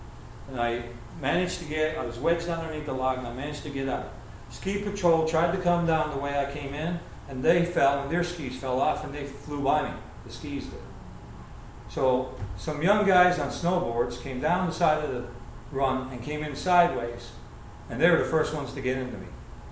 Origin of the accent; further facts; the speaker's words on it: Canada; So I'm from Canada, and I was skiing one day